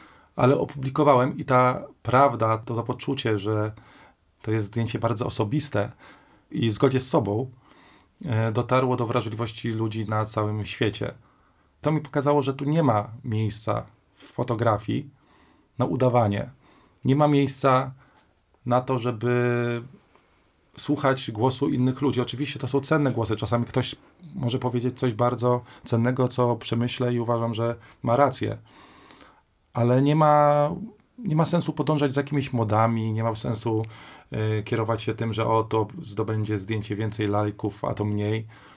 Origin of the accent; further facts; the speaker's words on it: Lublin, Lublin Voivodeship, Poland; Ja urodziłem się w Lublinie i tam spędziłem większość mojego życia młodego, wczesnego. I natomiast wtedy wyjechałem na wieś, niedaleko granicy z Ukrainą.